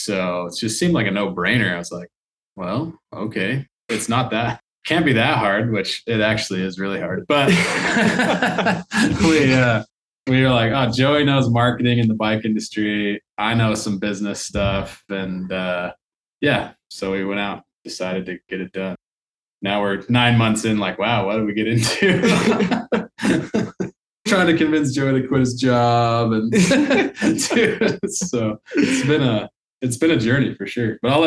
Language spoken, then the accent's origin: English; Utah, United States; Obviously, I live in Utah, Salt Lake City, on the Wasatch Front here. And, you know, growing up in Utah, I was lucky enough to go to a nice school